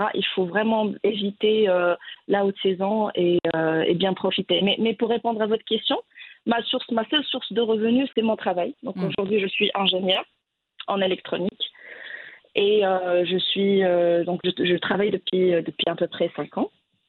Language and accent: French; Morocco; moved away as an adult; now in France; Et quand j'ai quitté le Maroc pour faire mes études en France, en 2014, j'ai laissé cette envie de découvrir le max d'endroits de côté pour me concentrer sur mes études.